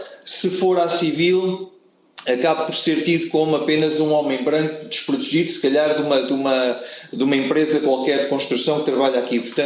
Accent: Portugal; mas como bom português que sou

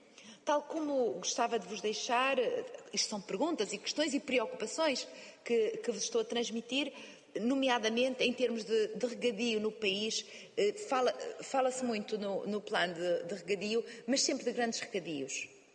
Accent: Norte, Portugal; Eu sou do Alto Minho e volta e meia perguntam-me se estou em Espanha.

